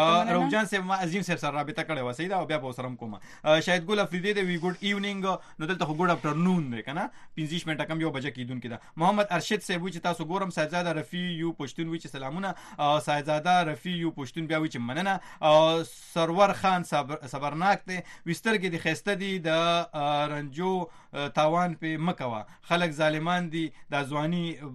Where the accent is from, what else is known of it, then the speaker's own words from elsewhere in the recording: Barawal, Khyber Pakhtunkhwa, Pakistan; زه د دیر برول نه یم